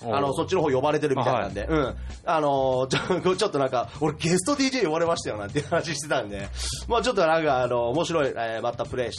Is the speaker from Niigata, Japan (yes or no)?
no; Chiba, Japan; この地元千葉でっていうのが、